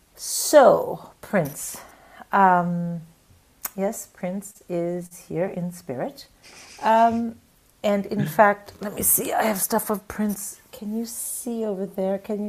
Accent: India; And I was from India. I was like, no, I will not have alcohol before I read you my essay.

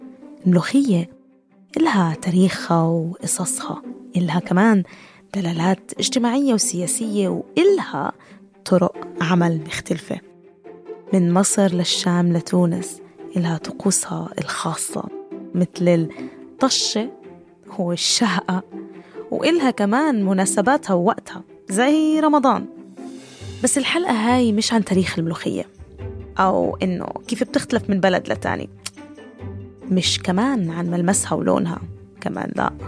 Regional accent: Nablus, West Bank, Palestine; تذكرت لما كنت صغيرة بنابلس بفلسطين،

